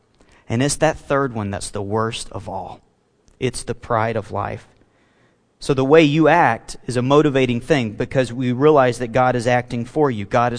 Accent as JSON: {"language": "English", "region": "Alabama", "country": "United States", "tie": "born or raised there", "said": "I don't know if you guys did this growing up in Missouri, if you grew up in Missouri, but down in Alabama, we always, we like to go out and make a few mud pies."}